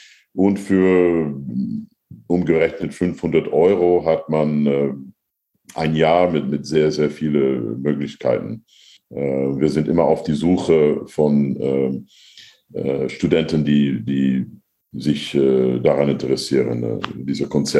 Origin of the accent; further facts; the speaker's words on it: United States; German is a second language; also born or lived in France; weil ich bin Amerikaner und auch Franzose.